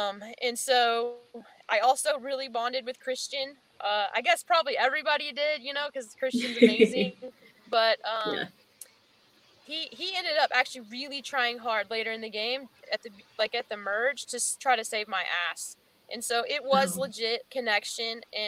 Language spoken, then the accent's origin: English; Kentucky, United States; because I grew up in Kentucky and obviously he's from Kentucky.